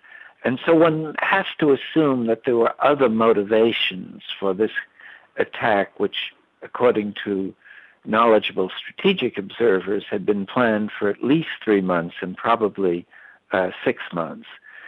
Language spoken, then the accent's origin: English; United States; it's something I regret very much as an American, seeing my government engaged in such policies.